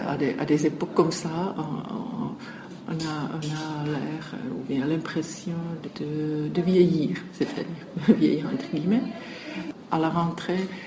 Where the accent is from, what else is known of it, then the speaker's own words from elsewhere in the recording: Czechia; French is a second language; Chez moi, en Tchécoslovaquie, on était vraiment là de toute cette éducation civique